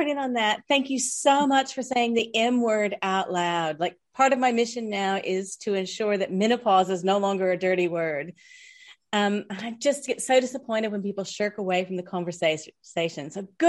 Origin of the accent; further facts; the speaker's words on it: Kansas, United States; moved away as an adult; now in Australia; I was born and raised in Kansas. But to anyone back there, they think I have a full dinky die accent now. And yet here, my twang is still very visible, very audible.